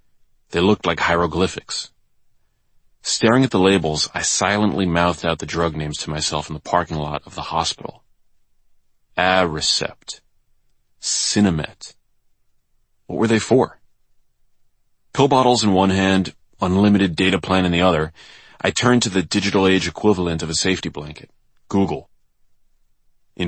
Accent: New York, United States; a city I'd idolized as an MTV-watching teen growing up in New York

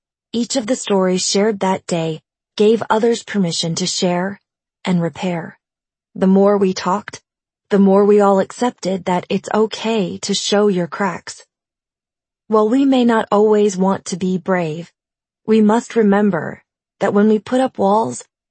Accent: New York City, New York, United States; also born or lived in San Diego; "Hi, guys. … I'm from New York City, by way of San Diego," I started.

